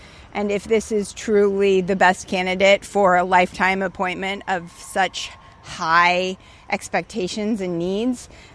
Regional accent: California, United States; now in Arlington, United States; I'm originally from California, but I moved here a year ago.

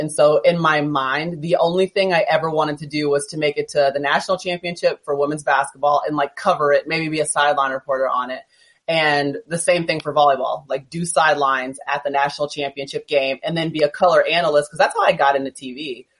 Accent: the South, United States; And I grew up in the South. So, like, it's not all peaches and cream all the time.

